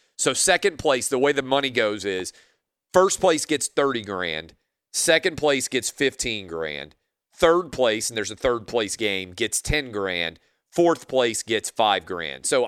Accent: Nashville, Tennessee, United States; Yeah, Nashville, where I did local sports talk radio for 4 or 5 years, and obviously my hometown.

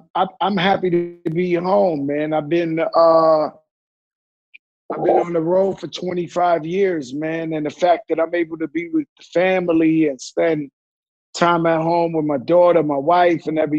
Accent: Bronx, New York, United States; I'm from the Bronx, in the part where hip hop was created.

